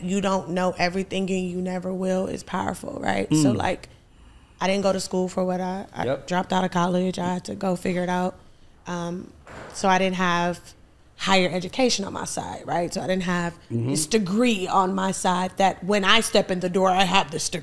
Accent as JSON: {"language": "English", "town": "Compton", "region": "California", "country": "United States", "said": "I'm from Compton, after police, like, we know."}